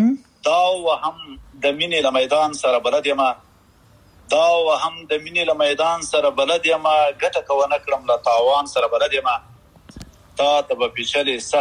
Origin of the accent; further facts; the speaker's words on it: Aryub, Paktia, Afghanistan; now in United Arab Emirates; زه خو خپله د پکتیا د آریوب یم او د آریوب ولسوالۍ کې یو کلی دی چکورکی ورته وایي هغه هلته مې خاپورې کړي